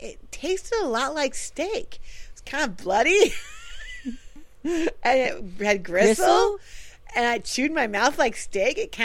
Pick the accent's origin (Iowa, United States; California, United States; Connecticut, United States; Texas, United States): Texas, United States; Fort Worth; Yeah, Fort Worth. No, you're not. Yes, born and raised.